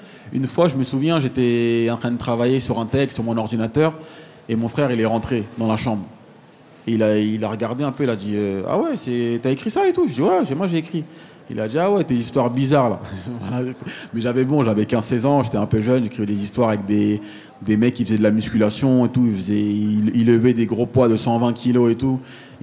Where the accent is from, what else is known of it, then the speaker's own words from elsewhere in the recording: Aulnay-sous-Bois, Île-de-France, France; Nous, on est nés en France, et on se demande même pas comment nos parents ils sont arrivés ici. Moi, j'ai grandi à Aulnay-sous-Bois